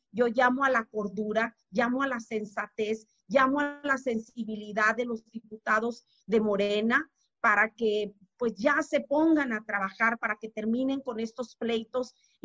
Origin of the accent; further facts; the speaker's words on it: Los Cabos, Baja California Sur, Mexico; soy del municipio de Los Cabos, aquí tenemos un problema gravísimo de agua